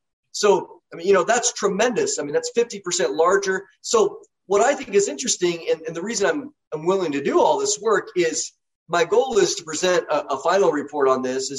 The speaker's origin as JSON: {"language": "English", "region": "Oregon", "country": "United States", "said": "but, you know, I'm from Oregon. Oregon became a state in 1859."}